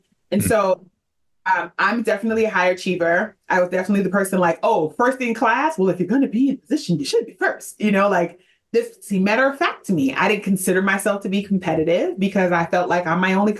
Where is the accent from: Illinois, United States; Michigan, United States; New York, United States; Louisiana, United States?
New York, United States; New York City; now in Atlanta, United States; And so I am moved from New York City, where I'm from, born and raised, to Atlanta.